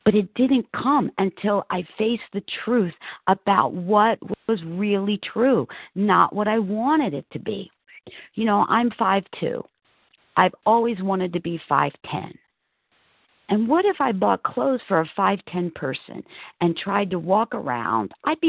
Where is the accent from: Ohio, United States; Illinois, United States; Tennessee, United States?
Tennessee, United States; I'm a recovered compulsive reader, and I'm from Tennessee.